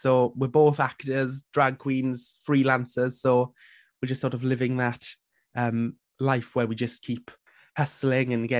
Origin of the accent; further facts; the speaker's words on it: Port Talbot, Wales, United Kingdom; And I'm from Port Talbot, which is South Wales, so my university was about 40 minutes down the road